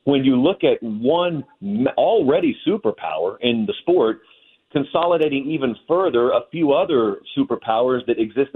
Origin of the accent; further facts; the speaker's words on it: the South, United States; I am in the South. I grew up in the South. I live in the South. I'm in the South.